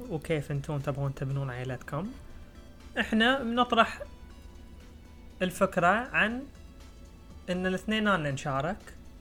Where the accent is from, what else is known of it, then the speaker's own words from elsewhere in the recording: Saudi Arabia; والانمبلويمنت حق النساء قاعد تقل بشكل سريع عندنا في السعودية